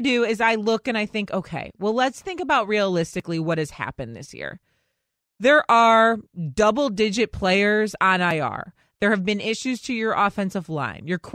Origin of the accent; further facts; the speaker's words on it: Chicago, Illinois, United States; I understand it because I grew up in Chicago and you just have a short leash for tolerance.